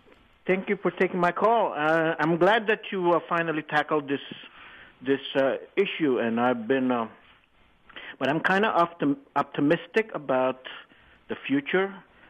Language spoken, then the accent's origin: English; Philippines; And I grew up in the Philippines, and also the problem, it's a third world country